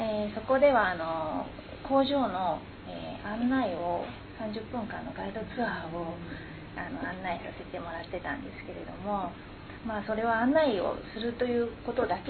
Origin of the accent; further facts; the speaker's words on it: Enzan, Yamanashi, Japan; 地元が生まれ育ちが塩山なんですけれども、結婚してからも塩山に住んでおりまして